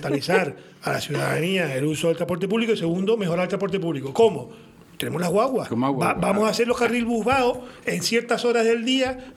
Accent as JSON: {"language": "Spanish", "town": "El Sauzal", "region": "Canary Islands", "country": "Spain", "tie": "born or raised there", "said": "me crié en una casa en el Sausal, que la casa y la huerta de mi familia está afectada por la posible expropiación del tren del norte"}